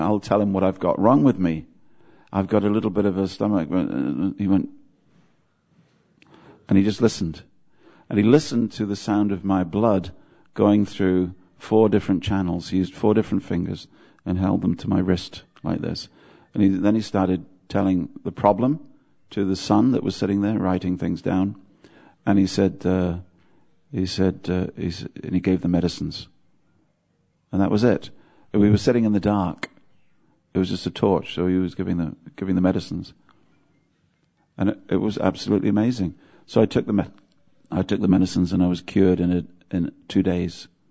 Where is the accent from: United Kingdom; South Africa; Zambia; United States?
United Kingdom; I'm a white man after all, you know. I'm British.